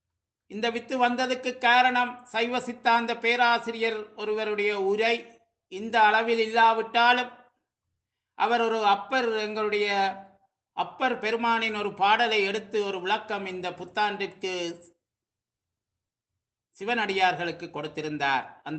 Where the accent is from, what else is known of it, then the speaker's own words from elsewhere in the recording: Sri Lanka; அது ஏதோ எங்களுடைய நாட்டில், நான் பிறந்து வளர்ந்த நாட்டில் இலங்கையில் அது மாலையில் கொண்டாடுவார்கள்.